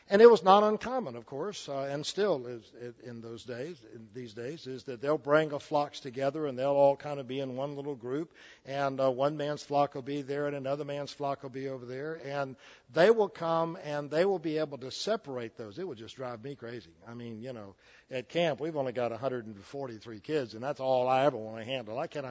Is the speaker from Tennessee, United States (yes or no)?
no; Plant City, Florida, United States; When I grew up in Plant City, we lived in a Jim Walter home. That's dating me, I know.